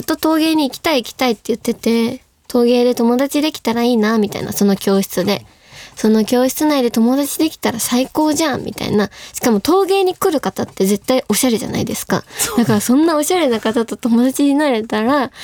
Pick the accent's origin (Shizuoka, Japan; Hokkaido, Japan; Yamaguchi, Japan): Yamaguchi, Japan; 私山口県出身なんですけど